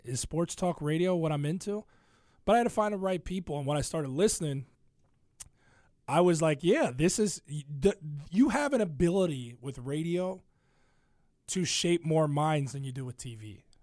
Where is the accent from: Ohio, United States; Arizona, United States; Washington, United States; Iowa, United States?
Ohio, United States; now in Chicago, United States; I grew up in Ohio, and Cincinnati's their sports talk radio, but it's not the beast that it is in Chicago.